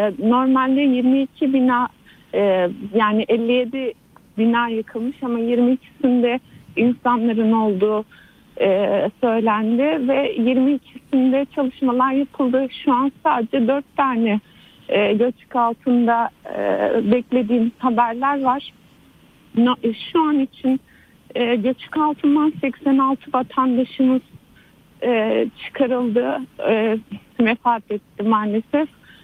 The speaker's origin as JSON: {"language": "Turkish", "region": "Şanlıurfa", "country": "Turkey", "said": "Evet, evet, Urfa'dayım. Depreminde Urfa'daydım. Ben Urfalıyım. Ailemin yanına gelmiştim"}